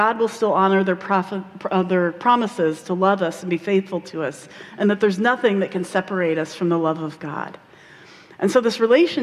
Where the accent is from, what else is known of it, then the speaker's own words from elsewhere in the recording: Midwest, United States; I'm a Midwesterner. I love my salt.